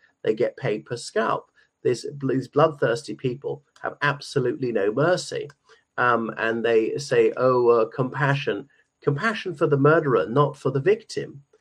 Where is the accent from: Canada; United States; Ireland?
Ireland; from Ireland.